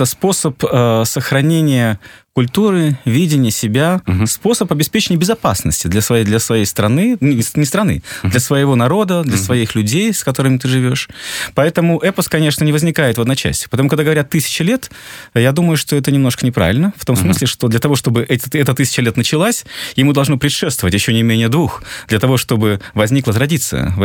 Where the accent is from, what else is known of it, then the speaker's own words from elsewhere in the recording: Karakol, Issyk-Kul Region, Kyrgyzstan; also born or lived in Bishkek; мой род, все мои родственники, вся моя родня родом отсюда. Угу. Вырос я на Иссык-Куле. Школу окончил в Караколе. Но родом мы из Кемина, из Кичкемина.